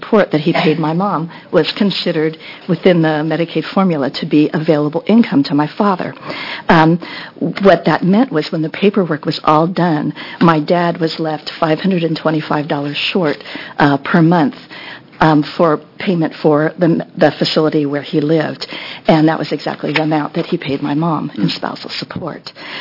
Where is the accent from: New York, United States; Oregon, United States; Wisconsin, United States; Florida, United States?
Oregon, United States; Portland; I'm from Portland, Oregon.